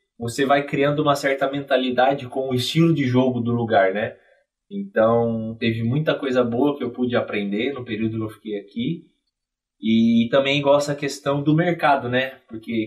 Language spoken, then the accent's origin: Portuguese; Bragança Paulista, São Paulo, Brazil; born there; Então, nasci em Bragança Paulista